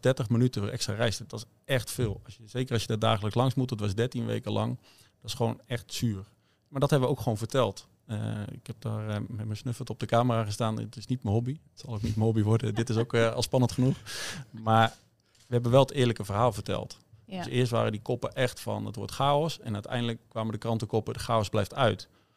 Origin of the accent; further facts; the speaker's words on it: Utrecht, Netherlands; Ik kom uit Utrecht en ik kom helemaal niet uit om deze omgeving.